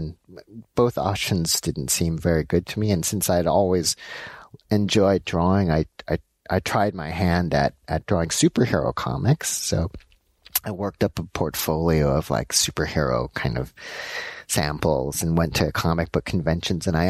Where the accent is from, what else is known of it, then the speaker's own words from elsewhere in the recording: Los Angeles, California, United States; So I was born in Los Angeles. My parents are Korean. I grew up in LA.